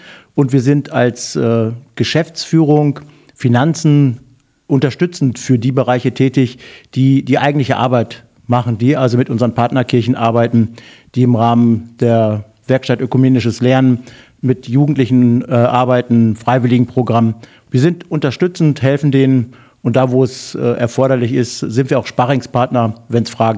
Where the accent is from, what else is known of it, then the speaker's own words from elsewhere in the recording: North Rhine-Westphalia, Germany; born there; also born or lived in Saxony; Gebürtiger Ostwestfale und seit 1997 in Sachsen beruflich beheimatet und seit ungefähr 20 Monaten hier. Also es ist halber Weg wieder zurück in die alte Heimat.